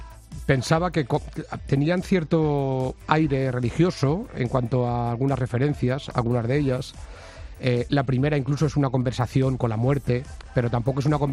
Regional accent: Villanueva de la Jara, Castilla-La Mancha, Spain; Es una ermita de mi pueblo, de Villanueva de la Jara.

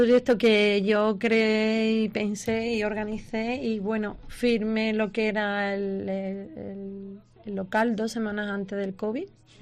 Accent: El Puerto de Santa María, Andalusia, Spain; Bueno, yo soy del Puerto Santa María también, y soy amante del mar

